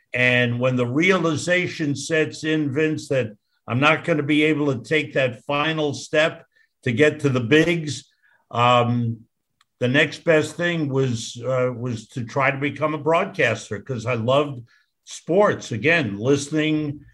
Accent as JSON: {"language": "English", "region": "New York", "country": "United States", "tie": "born or raised there", "said": "And I grew up in New York and was a big Rangers fan and would go to games on Sunday nights."}